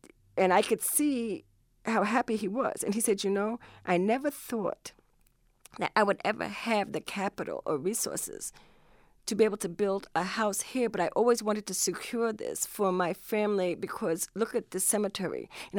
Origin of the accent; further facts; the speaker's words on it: New York City, New York, United States; And like I said, I was born and raised in New York. I mean, I lived my first 23 years in New York City.